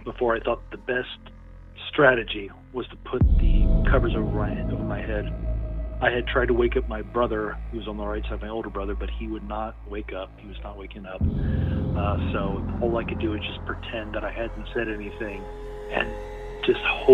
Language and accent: English; Florida, United States; from Florida, and this is my story.